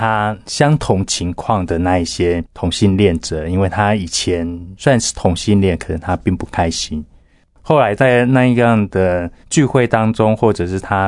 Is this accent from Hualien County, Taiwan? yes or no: no; Chiayi, Taiwan; 然后我们都是嘉义人。我自己本身非常的喜欢音乐，现在也是在教会聚会的基督徒。